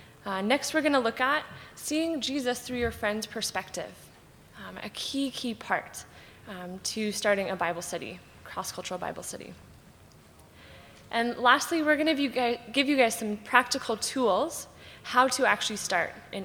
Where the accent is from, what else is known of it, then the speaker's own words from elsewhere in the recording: St. Louis, Missouri, United States; I'm from St. Louis, so I work on staff 20 minutes away at a university called Lindenwood.